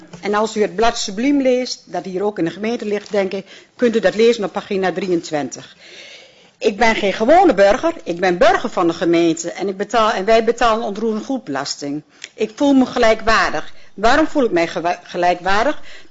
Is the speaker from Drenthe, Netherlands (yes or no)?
yes; Nieuw-Schonebeek, Drenthe, Netherlands; uit Nieuw-Schonebeek en ik bedank u hartelijk